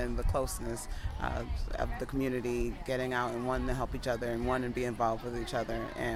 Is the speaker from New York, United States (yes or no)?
yes; Buffalo, New York, United States; now in Troy, United States; I'm originally from Buffalo, New York, and I've been living in the Capital Region for 4 years total.